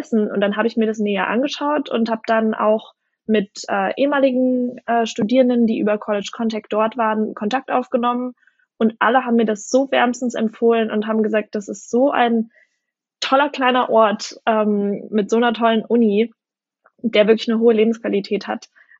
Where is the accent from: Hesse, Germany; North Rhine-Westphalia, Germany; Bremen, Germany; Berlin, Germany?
Hesse, Germany; Fulda; now in Frankfurt, Germany; Also ich komme ursprünglich aus Fulda und studiere und lebe jetzt seit 2 Jahren in Frankfurt, wo ich an der Goethe-Uni meinen Master mache.